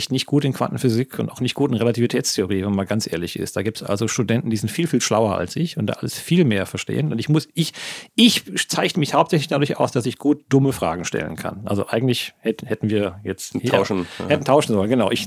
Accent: Rhineland, Germany; Ja, ich komme aus dem Rheinland, da macht man schon auch eine flockige Bemerkung.

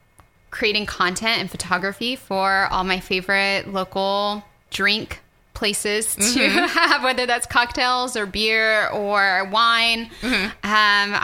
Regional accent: Texas, United States; now in Oklahoma City, United States; I'm not. I'm from Texas.

